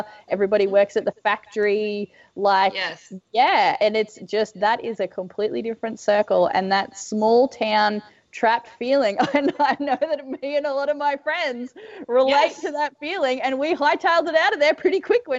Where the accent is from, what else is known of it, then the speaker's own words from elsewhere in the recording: Australia; Like, I may not be from a southern small town, but I am from a very rural area as a kid